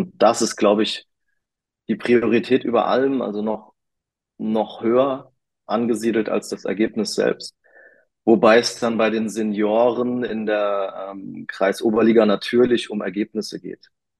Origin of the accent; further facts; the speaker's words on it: Limburg an der Lahn, Hesse, Germany; Ich komme hier aus Limburg an der Lahn